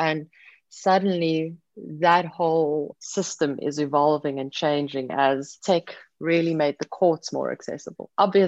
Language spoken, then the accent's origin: English; Cape Town, Western Cape, South Africa; I'm from Cape Town, South Africa